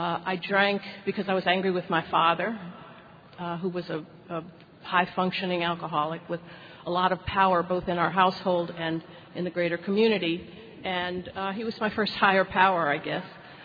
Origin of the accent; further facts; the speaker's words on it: Washington, District of Columbia, United States; I grew up in D.C. I loved calling D.C. my hometown, but I wasn't born there. However, I was raised with natives.